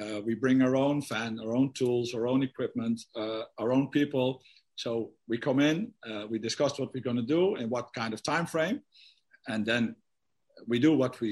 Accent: Netherlands; English is a second language; when we come from Holland, we have in Holland the famous Dutch stroopwafels.

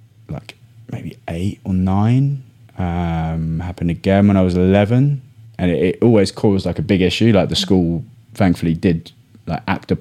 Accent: Brighton, South East England, United Kingdom; I grew up in Brighton, so that resonated quite strongly with me.

